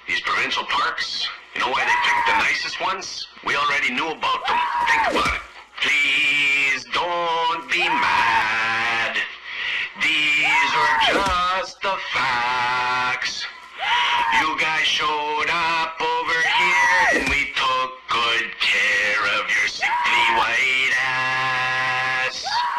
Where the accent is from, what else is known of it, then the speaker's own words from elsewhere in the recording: Ontario, Canada; And I'm Canadian too. I'm Anishinaabe, first from Treaty 3, Northwestern Ontario.